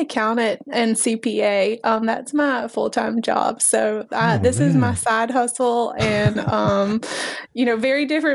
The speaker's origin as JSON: {"language": "English", "town": "New Bern", "region": "North Carolina", "country": "United States", "tie": "born or raised there", "said": "I am originally from New Bern. So that's kind of how I got my name. I kind of grew up on the water"}